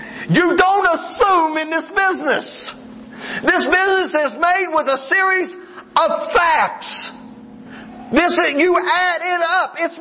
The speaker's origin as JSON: {"language": "English", "region": "West Virginia", "country": "United States", "said": "You know, it's hard for me to go anywhere and them not know my accent. Hey, this guy's from West Virginia. It's been that way all my life."}